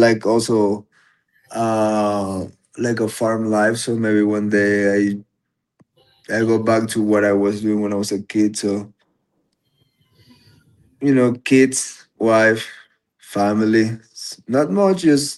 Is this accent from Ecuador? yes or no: yes; Ecuador; I'm from Ecuador, so I know how things really are.